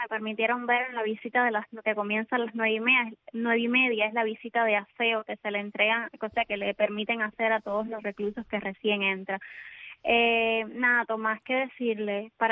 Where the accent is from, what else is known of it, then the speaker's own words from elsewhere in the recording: Cuba; como ciudadana cubana